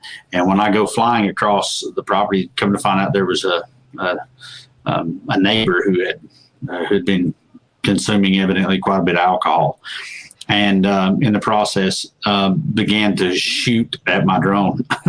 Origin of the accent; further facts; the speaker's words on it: Georgia, United States; It didn't, because again, I'm from Georgia and we carry guns.